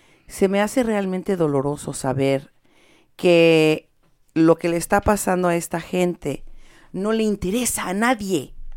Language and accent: Spanish; Mexico; entre más comodidad obtenemos como mexicanos, como latinos, muchas veces nos empezamos a olvidar de los que se quedaron allá abajo.